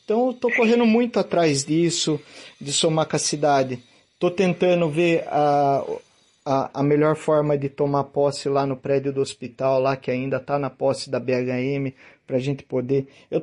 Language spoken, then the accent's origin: Portuguese; Mairinque, São Paulo, Brazil; eu sou de Mairinque, sabe?